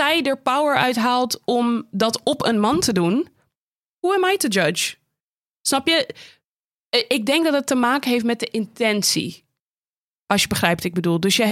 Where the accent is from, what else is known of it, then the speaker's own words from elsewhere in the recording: Amsterdam, North Holland, Netherlands; Ik ben opgegroeid in Amsterdam in een hele multiculturele samenleving met allemaal verschillende mensen uit verschillende groepen.